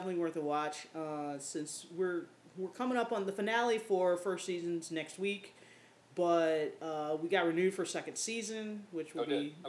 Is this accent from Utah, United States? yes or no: no; Missouri, United States; And I grew up in Missouri. So it's kind of like that Southern speak is, it's not entirely exaggerated.